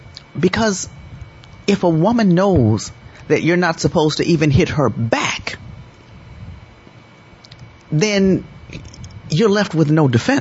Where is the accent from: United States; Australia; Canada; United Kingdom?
United States; Chicago, Illinois; That's an interesting case for me because being that I'm from Chicago, I'm not very familiar with this man.